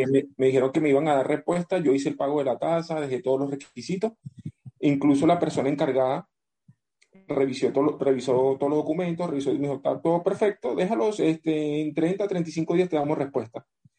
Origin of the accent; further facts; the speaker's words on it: Venezuela; also born or lived in Colombia; now in Barcelona, Spain; Yo soy venezolano, pero también tengo nacionalidad colombiana. Salí de Bogotá hacia Barcelona.